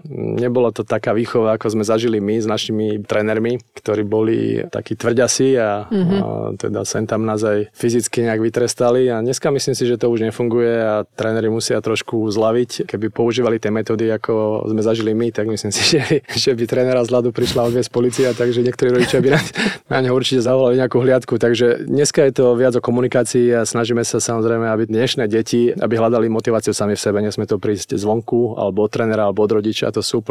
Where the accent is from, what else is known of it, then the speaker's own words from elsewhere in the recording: Topoľčany, Nitra Region, Slovakia; ja som vyrastal v takom skromnom klube v Topolčanoch